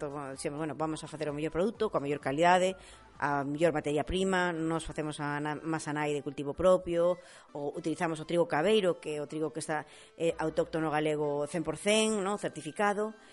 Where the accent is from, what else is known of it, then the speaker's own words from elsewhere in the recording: Galicia, Spain; que o meu marido é de Cea, eu sou máis do Ribeiro